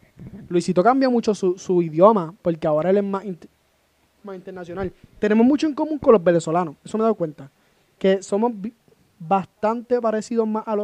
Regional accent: San Juan, Puerto Rico; Yo vengo de San Juan y yo les digo las cosas como me salga la mierda.

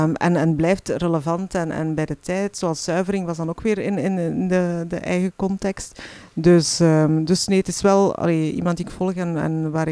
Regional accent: Temse, East Flanders, Belgium; ik ben zelf van Temse, dus ik ben ook van het Waasland.

